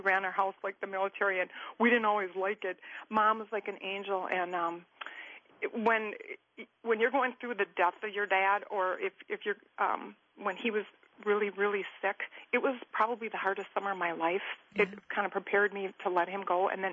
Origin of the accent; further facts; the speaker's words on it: Centerville, United States; I'm from Centerville.